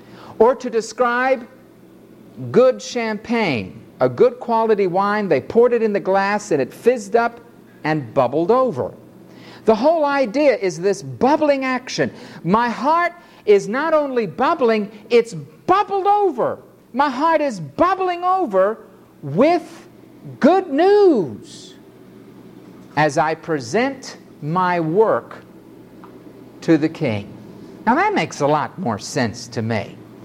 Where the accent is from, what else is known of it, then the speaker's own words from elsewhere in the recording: New York City, New York, United States; See, I'm from New York City, so the grand jury always indicts